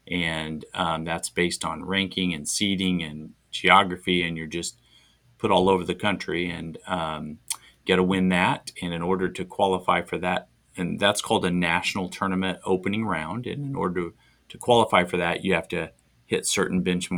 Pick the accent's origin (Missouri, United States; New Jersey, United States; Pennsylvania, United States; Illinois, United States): Illinois, United States; also born or lived in Colorado; now in Olathe, United States; We moved to Olathe in 2007. To take the job at MNU. We came from Colorado. Christy and I grew up in Illinois, Christy in Indiana